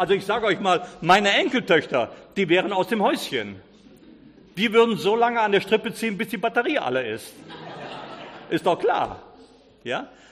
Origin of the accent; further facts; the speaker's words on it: Rhineland, Germany; wie man bei uns im Rheinland sagt, die haben das verdorben, versemmelt